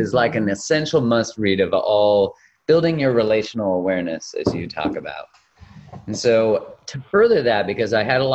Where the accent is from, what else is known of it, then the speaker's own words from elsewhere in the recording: Canada; I remember being Canadian